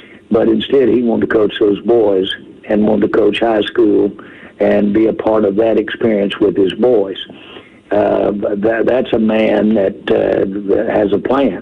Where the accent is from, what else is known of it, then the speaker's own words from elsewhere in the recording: Arkansas, United States; I was raised in Arkansas